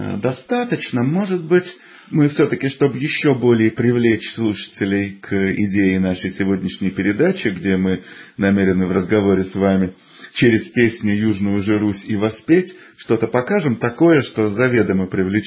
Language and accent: Russian; Moscow, Russia; also born or lived in Akhtyrka; родился и учился я в Москве, но жизнь познавал, влюблялся в природу, в Божий мир не где-то, а в Южной Руси.